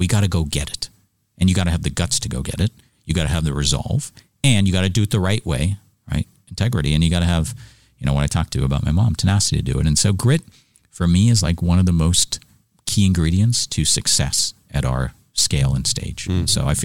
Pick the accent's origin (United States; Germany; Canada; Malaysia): Canada; Toronto, Ontario; I grew up in Canada, in Toronto and Mississauga area eventually.